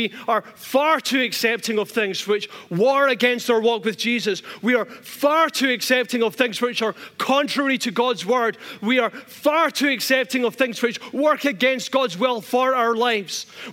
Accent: Scotland, United Kingdom; I went to church, preached, went home, and had a cup of tea because we're Scottish.

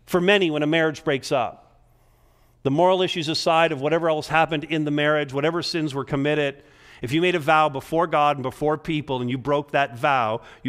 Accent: Quebec, Canada; because I grew up in Quebec, borrowing French swears when the English ones wouldn't

